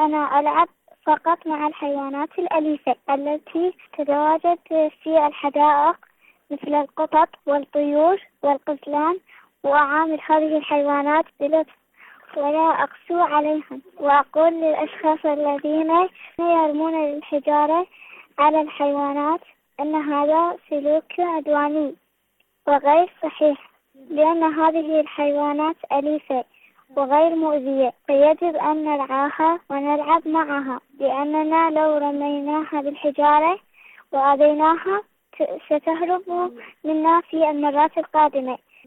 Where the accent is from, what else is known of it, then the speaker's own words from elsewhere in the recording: Iraq; من العراق.